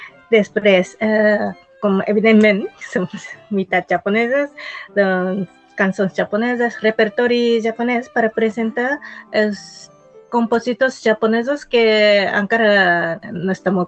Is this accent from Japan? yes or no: yes; Japan; Catalan is a second language; Aquest cançó és un clàssic per a nosaltres, per als japonesos.